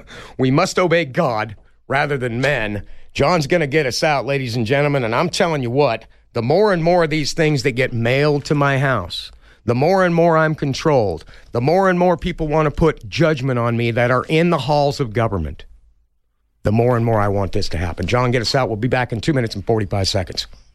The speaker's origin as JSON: {"language": "English", "region": "Utah", "country": "United States", "said": "you guys all know I'm from Utah. Everybody knows I was, my parents are all Catholic, and I'm the only Mormon in the family"}